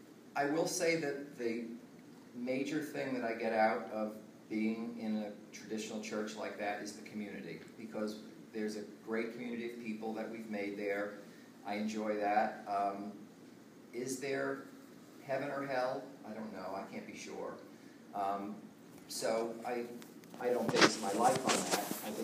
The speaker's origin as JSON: {"language": "English", "town": "Mission Hills", "country": "United States", "said": "I'm from Mission Hills."}